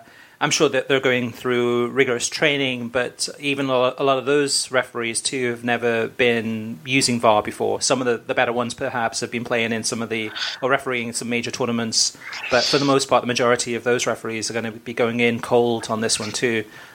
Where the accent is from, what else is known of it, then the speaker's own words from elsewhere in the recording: Canada; Furthermore, as a Canadian soccer fan, I can't help but think this new format will only harm teams like Canada, Haiti, and Jamaica.